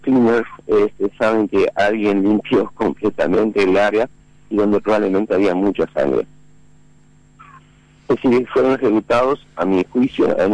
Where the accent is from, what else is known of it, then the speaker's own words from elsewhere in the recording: Montevideo, Uruguay; now in Filadelfia, Paraguay; Yo vengo de Montevideo a Filadelfia en el año 90.